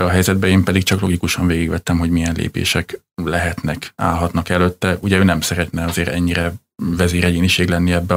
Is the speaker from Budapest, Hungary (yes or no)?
no; Szentlászló, Baranya, Hungary; én is egy nagyon kicsi faluban nőttem föl, Szent László Baranya megyében, ahol hasonló volt a falu lakossága